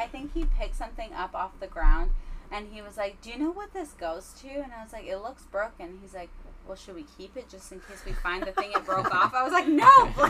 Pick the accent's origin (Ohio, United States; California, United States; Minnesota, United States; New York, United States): New York, United States; Queens; I'm from Queens. Yeah. Shout out Queens.